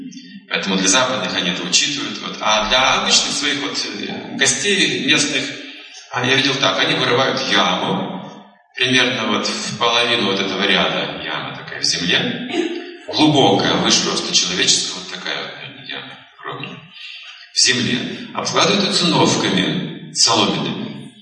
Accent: Russia; Я говорю, я из России.

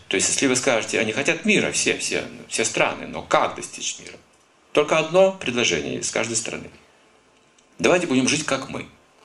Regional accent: Kazakhstan; Мы из Казахстана, а кто будет завидовать?

